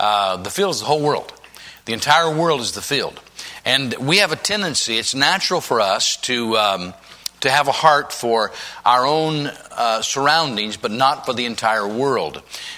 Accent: California, United States; now in Puyallup, United States; I'm from Southern California, man. This is like the dead of winter, you know, to me. this is like being in Alaska or something. But we actually have a home in Puyallup now

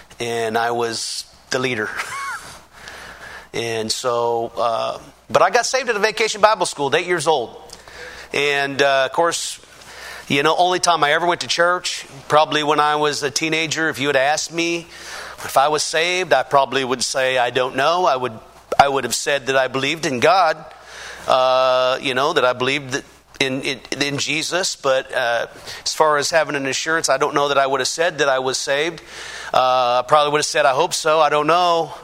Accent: Prosser, Washington, United States; now in Kennewick, United States; Having grew up in the Yakima Valley, I grew up in Prosser, Washington. I don't know if you're familiar with that, but it's about probably 30, 40 miles west of the Tri-Cities where I'm at.

